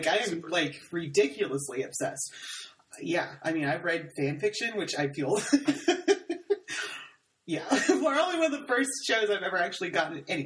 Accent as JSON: {"language": "English", "region": "Texas", "country": "United States", "said": "I am Southern. I'm not from Louisiana, but I'm from Texas."}